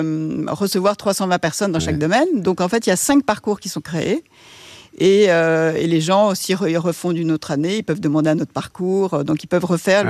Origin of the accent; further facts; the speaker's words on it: Paris, Île-de-France, France; on n'a pas été élevés ici, on a été élevés à Paris, on était journalistes toutes les deux